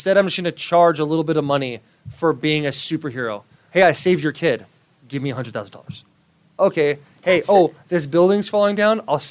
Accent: Arizona, United States; Josh is from Ohio, and I'm from Arizona.

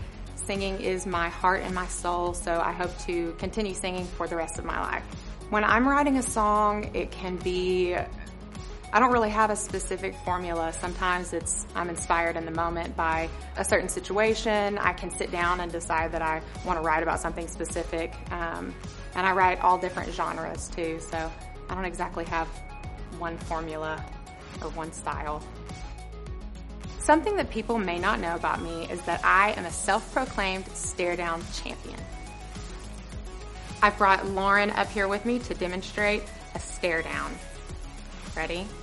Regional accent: Little Rock, Arkansas, United States; I'm from Little Rock, Arkansas, and this is my second year as a Titans cheerleader.

